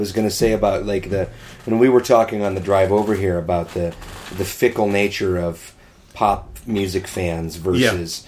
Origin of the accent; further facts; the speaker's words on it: Detroit, Michigan, United States; I grew up in Detroit in the mid 90s and there was no act saying it was cool to be from Detroit.